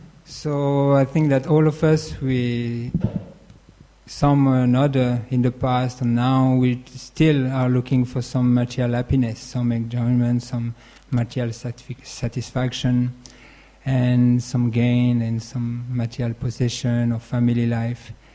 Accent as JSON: {"language": "English", "country": "France", "accent": "French", "second_language": "English", "said": "Actually, with my French accent, I don't read very well."}